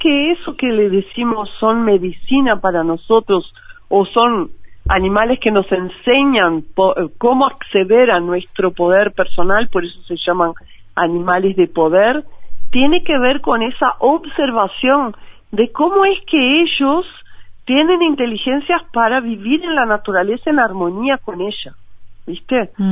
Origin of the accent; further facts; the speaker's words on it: São Paulo, Brazil; also born or lived in Rio de Janeiro; Yo crecí en Brasil, yo nací en la ciudad de Río de Janeiro. Después mi familia se mudó para la ciudad de São Paulo, imagínate, una Babel, megalópolis.